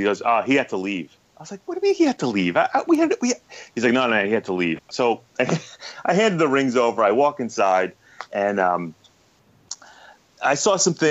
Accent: New York, United States; I grew up in New York, absolutely.

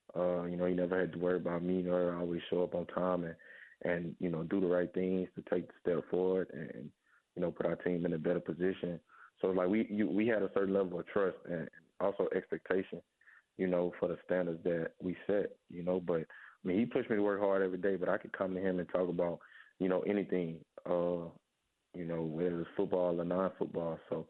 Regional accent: Baton Rouge, Louisiana, United States; just because I'm from Baton Rouge that I jumped. But, I've been here my whole life

